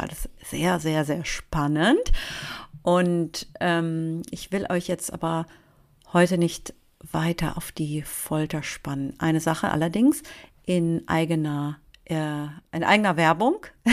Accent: Cologne, North Rhine-Westphalia, Germany; ich bin ja Kölnerin und natürlich, ach, habe da auch sentimentale Gefühle beim Karneval. Ich bin ja hier in der Innenstadt geboren, in der Südstadt, um genauer zu sein.

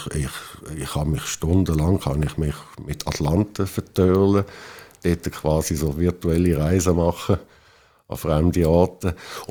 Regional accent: North Rhine-Westphalia, Germany; in Deutschland aufgewachsen im Ruhrpott, dort ist alles flach, dort hat es keine Höhen

